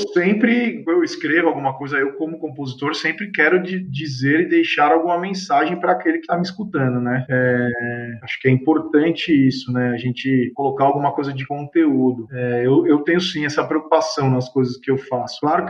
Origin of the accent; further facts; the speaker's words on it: São Paulo, Brazil; Eu tenho 37 anos e sou de São Paulo, capital.